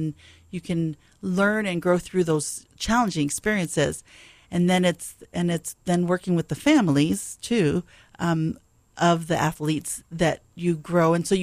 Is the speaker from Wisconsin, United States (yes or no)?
no; Hawaii, United States; Well, started at Kohoku campus. My parents were both teachers. We lived in the teacher cottages there. And so I grew up there till I was eight.